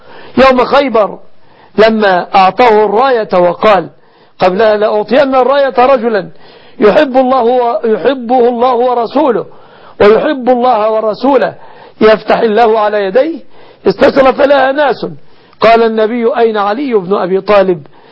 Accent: Egypt

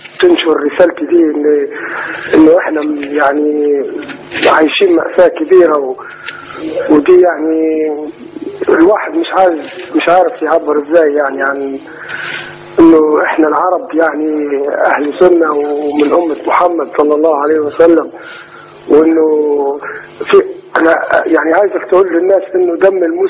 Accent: Libya; انا من ليبيا.

